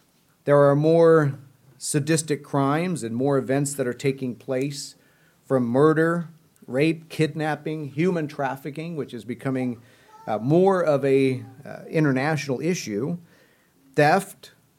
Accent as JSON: {"language": "English", "region": "Midwest", "country": "United States", "said": "I'm from the Midwest"}